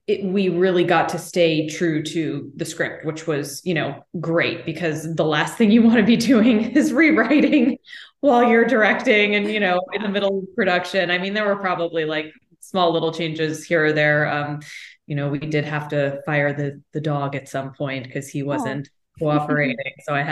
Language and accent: English; Austin, Texas, United States; I got to go home and shoot it in my hometown of Austin, Texas